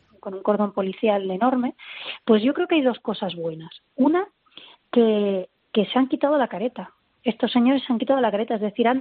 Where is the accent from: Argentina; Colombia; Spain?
Spain; Catalonia; Yo le digo que como catalana constitucionalista